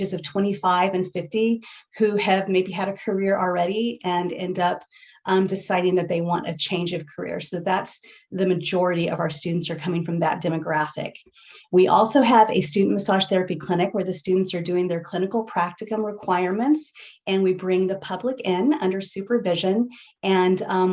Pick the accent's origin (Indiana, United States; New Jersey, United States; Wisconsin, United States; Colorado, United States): Colorado, United States; Boulder; As I mentioned, I grew up in Boulder